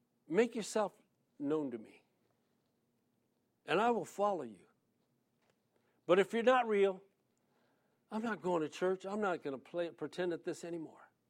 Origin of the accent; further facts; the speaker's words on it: San Diego, California, United States; I was born here in San Diego, born and raised here in San Diego. My dad comes from a family of 12. My mom comes from a family of 14, all here in San Diego. As many Hispanic families, we were all part of the Catholic faith.